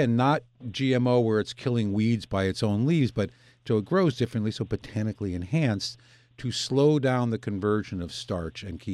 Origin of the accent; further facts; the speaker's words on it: Connecticut, United States; I grew up in Connecticut. I know Connecticut corn, upstate corn, Jersey corn.